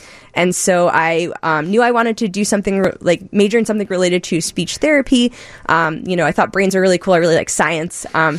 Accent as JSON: {"language": "English", "region": "New Jersey", "country": "United States", "said": "I am from Jersey and very proud of it."}